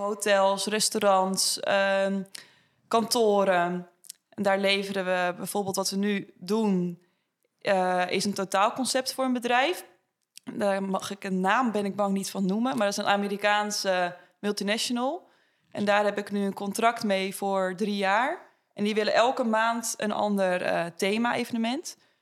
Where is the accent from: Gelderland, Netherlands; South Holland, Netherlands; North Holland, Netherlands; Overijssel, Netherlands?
North Holland, Netherlands; Aalsmeer; Aalsmeer.